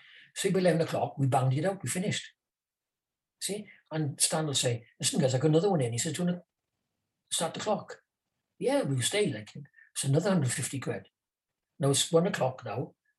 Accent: Wales, United Kingdom; he was making me very welcome because I come from Wales, like, you know.

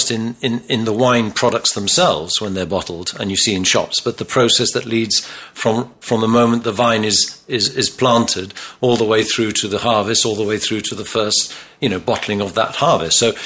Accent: England, United Kingdom; moved away as an adult; now in Gibraltar; I was born in Gibraltar, left when I was young, ended up in England. My father's English, or was English. So I spent all my secondary education in the UK, came back for a holiday in 1982 to Gibraltar and stayed.

